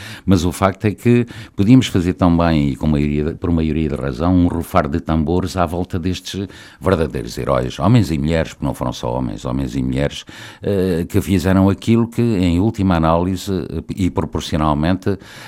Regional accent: Portugal; also born or lived in France; Porque eu tinha um pé no lado nacional da coisa, isto é, enquanto português, e tinha o outro pé em França porque vivia lá

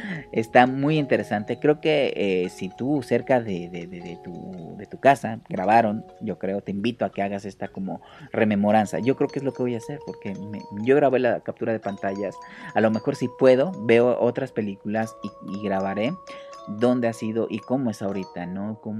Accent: Morelos, Mexico; pues nosotros somos de Morelos

